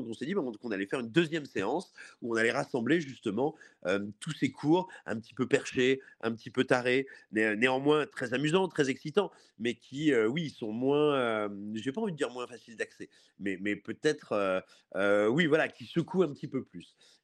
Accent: Clermont-Ferrand, Auvergne-Rhône-Alpes, France; Moi, je suis auvergnat et clermontois plus particulièrement, donc j'ai grandi avec moult séances de court-métrage.

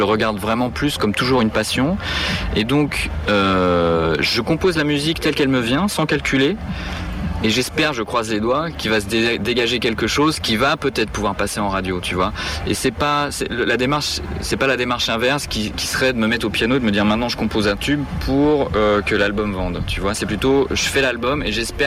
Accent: Paris, Île-de-France, France; now in Berlin, Germany; Je suis parisien à la base, et donc j'ai fait des choses à Paris, qui est là d'où je suis. Et puis après, je suis parti à San Francisco, où j'ai vécu 12 ans, et maintenant je suis à Berlin, où j'habite depuis 4 ans.

